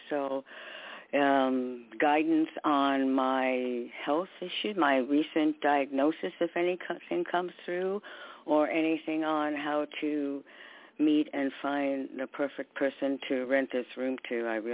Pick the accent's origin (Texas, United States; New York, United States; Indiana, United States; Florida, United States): New York, United States; from New York. New York, New